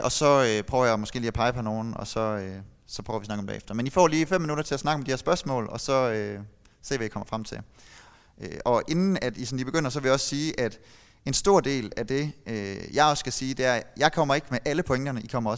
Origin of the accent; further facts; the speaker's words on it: Bording, Central Denmark Region, Denmark; now in Gjern, Denmark; jeg er opvokset i Bording og er faktisk kommet her i huset.